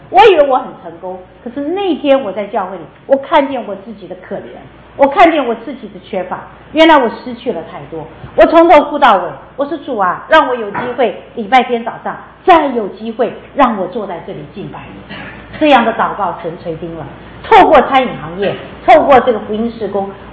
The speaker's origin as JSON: {"language": "Chinese", "region": "Taichung", "country": "Taiwan", "tie": "born or raised there", "said": "我是小的时候，我母亲就是一位传道人，我小的时候在台中，台湾台中"}